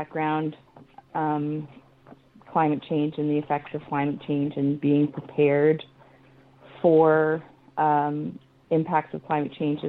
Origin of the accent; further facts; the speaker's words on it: Middle Sackville, Nova Scotia, Canada; where I grew up in Middle Sackville, or Midgick.